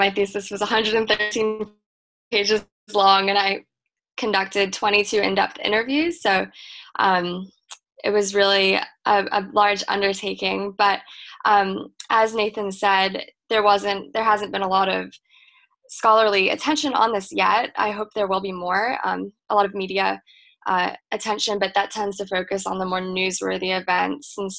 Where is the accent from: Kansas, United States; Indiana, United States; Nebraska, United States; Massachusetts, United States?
Massachusetts, United States; Andover; I'm actually from Andover. I moved there when I was 11. So I grew up in the community.